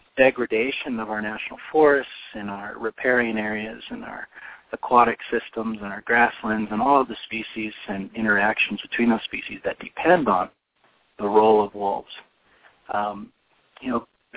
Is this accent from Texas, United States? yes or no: no; Omaha, Nebraska, United States; I grew up in Omaha and on the outskirts of Omaha.